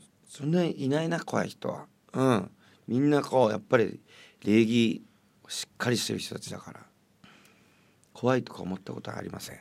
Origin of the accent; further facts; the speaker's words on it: Fukushima, Japan; 私 東北生まれ福島育ちの